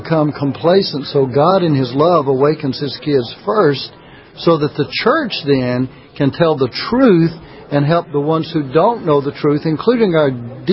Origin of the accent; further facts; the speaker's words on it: Mississippi, United States; Mississippi, Jackson, Mississippi, mm-hmm. my home state, perhaps the historic greatest racist state in the United States of America.